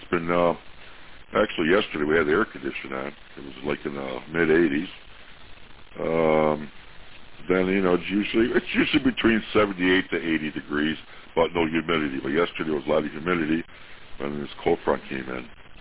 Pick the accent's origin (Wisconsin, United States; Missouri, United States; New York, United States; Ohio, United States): New York, United States; Herkimer; now in Northport, United States; I'm originally from Herkimer, New York, but we moved down here 2 years ago in Northport, Florida